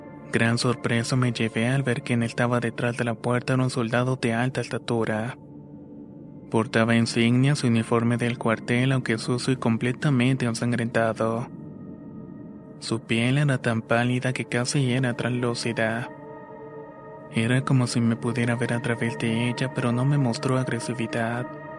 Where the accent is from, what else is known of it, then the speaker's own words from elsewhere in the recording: Loja, Ecuador; Por mi edad, cuando era el año 2017, me alisté para prestar el servicio militar en mi país, Ecuador, específicamente en la ciudad de Loja.